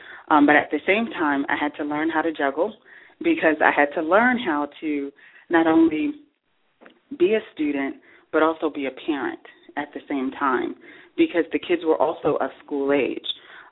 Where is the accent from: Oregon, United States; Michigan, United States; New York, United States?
New York, United States; Harlem; But, no, I grew up in Harlem. I was the oldest of six children and, you know, raised by a single parent.